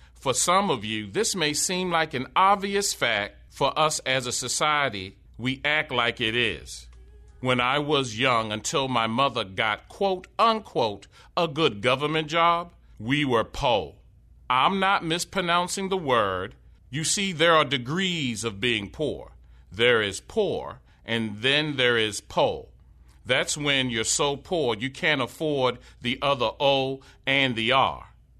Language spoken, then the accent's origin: English; Baltimore, Maryland, United States; Here in my hometown of Baltimore, I see poor, homeless white people panhandling on Martin Luther King Boulevard.